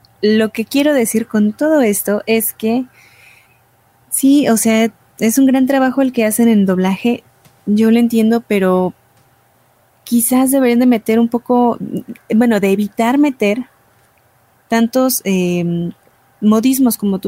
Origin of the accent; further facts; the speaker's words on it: Mexico; para mí que soy mexicana me cuesta mucho trabajo algunas expresiones propias de allá